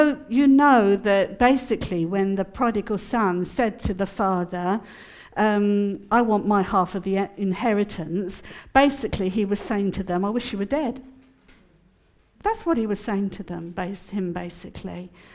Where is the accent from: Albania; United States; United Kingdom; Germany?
United Kingdom; because we're very British about that.